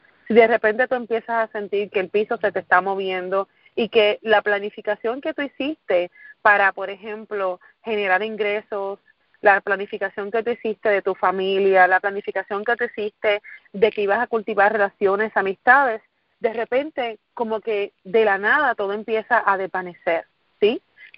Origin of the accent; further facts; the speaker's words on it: Guayama, Puerto Rico; now in United States; Soy de Puerto Rico, nacida y criada en un pueblo del sur de la isla que se llama Guayama, Puerto Rico. Allí estuve hasta básicamente hace algunos 9 años, que fue cuando me mudo de Puerto Rico para los Estados Unidos.